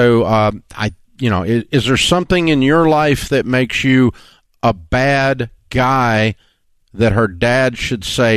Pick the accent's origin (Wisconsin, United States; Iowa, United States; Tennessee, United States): Tennessee, United States; I'm from Tennessee.